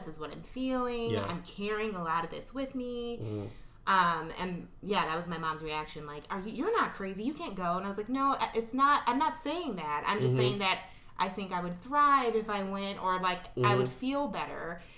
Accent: Chicago, Illinois, United States; I am from Chicago, everybody. I'm 31. Ooh. My pronouns are she, her. I am a woman. My ethnicity is Black and Puerto Rican. Lived in Chicago area my whole life.

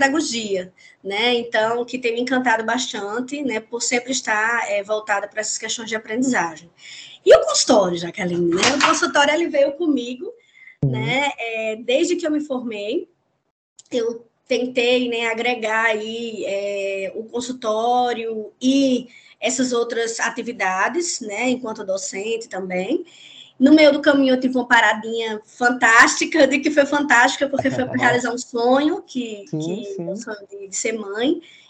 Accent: João Pessoa, Paraíba, Brazil; eu sou aqui de João Pessoa, na Paraíba. Fiz o curso de psicologia aqui no Centro Universitário de João Pessoa, UNIP, né, onde atualmente eu sou docente há 13 anos

